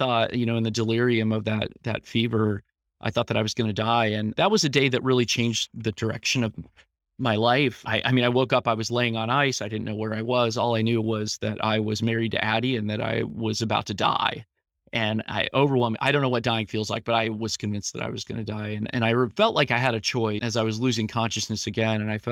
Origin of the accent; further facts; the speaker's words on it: Columbus, Ohio, United States; Well, I grew up here in Columbus, Ohio, in the Central Ohio area.